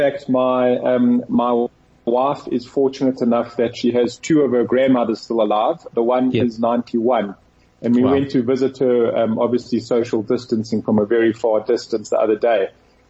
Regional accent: South Africa; we as South African entrepreneurs, actually the playing field is not as bad as we think.

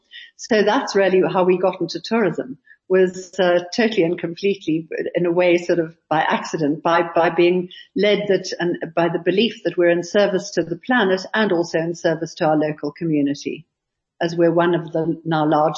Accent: Johannesburg, Gauteng, South Africa; because I grew up in Joburg

